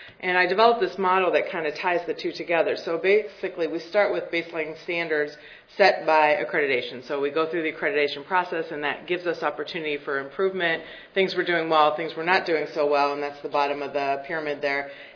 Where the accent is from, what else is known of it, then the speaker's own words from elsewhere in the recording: Michigan, United States; So I'm from Berrien County, Michigan, which is the southwest corner at the tip of the arrow there